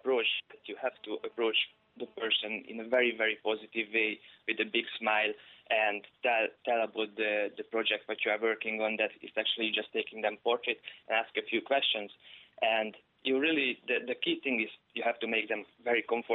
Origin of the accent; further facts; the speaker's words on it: Hungary; English is a second language; obviously, I'm not from Ireland. I'm from Hungary. So my language is not as good as hers.